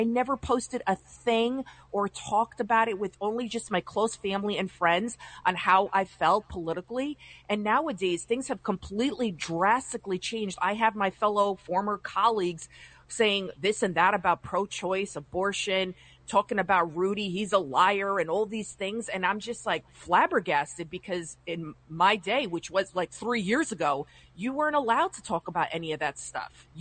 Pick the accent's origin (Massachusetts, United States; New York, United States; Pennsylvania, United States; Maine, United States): New York, United States; I like Rob Astorino. I'm from Westchester